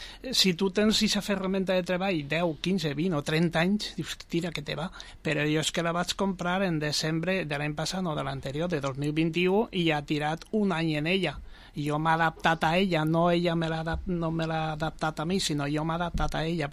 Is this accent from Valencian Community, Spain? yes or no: yes; Vila-real, Valencian Community, Spain; amb molta satisfacció i sobretot molt d'orgull del meu poble